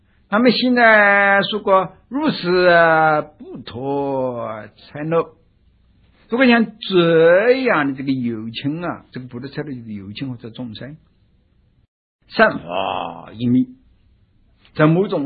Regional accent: China; 我们中国人啊，或者和这个西洋人啊，从古至今

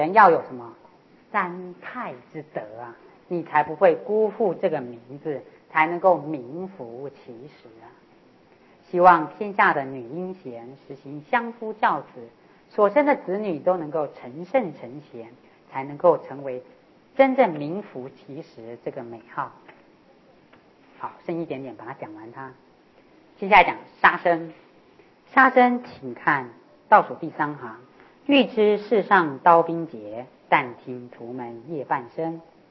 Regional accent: China; 所以身为中国人哦，

